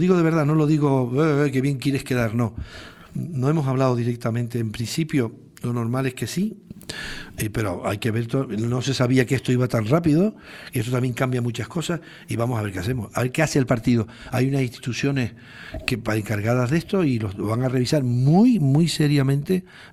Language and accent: Spanish; Galicia, Spain; Bueno, como buen gallego.